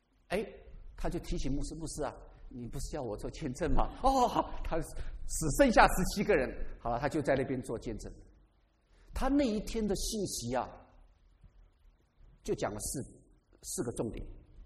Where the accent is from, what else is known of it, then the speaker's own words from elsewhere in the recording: China; 这就是我们中国人哈